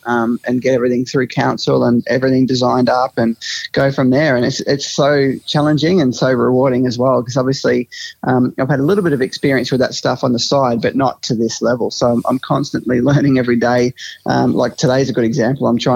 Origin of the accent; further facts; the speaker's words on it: Mildura, Victoria, Australia; growing up in Mildura, building things.